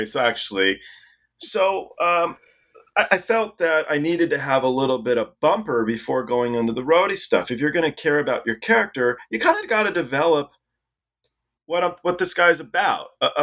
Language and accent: English; England, United Kingdom; born there; And my dad was English as well. I was born in England.